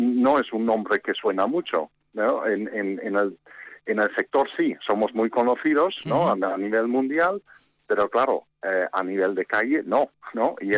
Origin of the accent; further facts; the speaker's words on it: Netherlands; Spanish is a second language; now in Vitoria, Spain; Yo vengo de Países Bajos, Holanda, vamos. Uh-huh. Y nada, pues llegué a, primero a Santander por amor, ¿no? Y después ya me llevaron a Vitoria